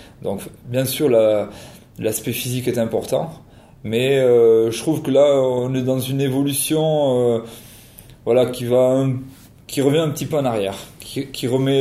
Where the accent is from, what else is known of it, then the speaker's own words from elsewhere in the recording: Pau, Nouvelle-Aquitaine, France; Un petit club à côté de Pau, donc, c'est là d'où je viens.